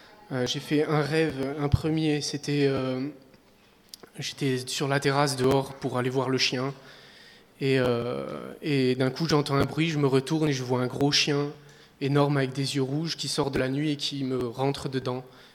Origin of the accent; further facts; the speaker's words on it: Nice, Provence-Alpes-Côte d'Azur, France; moi j'ai grandi à Nice, mais je viens d'une famille alsacienne, donc … c'est pas tellement niçois comme nom.